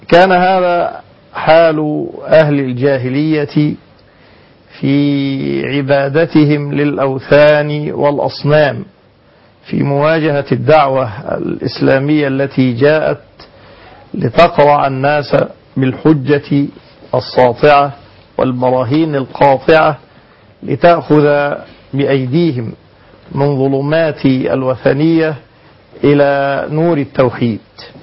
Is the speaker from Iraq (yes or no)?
no; Egypt; نحن في بلدنا مصر